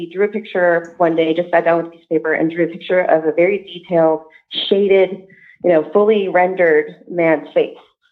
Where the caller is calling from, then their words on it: Abbotsford, British Columbia, Canada; from Abbotsford, British Columbia.